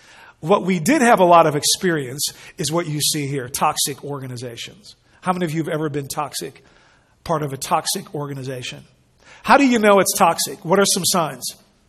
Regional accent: Netherlands; I grew up in the Netherlands, and I was neither quite Dutch enough nor American enough, neither quite white enough nor brown enough. I was kind of blackish

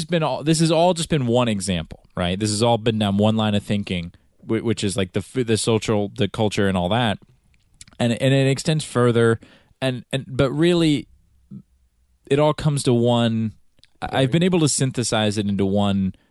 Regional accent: the South, United States; I grew up in the South.

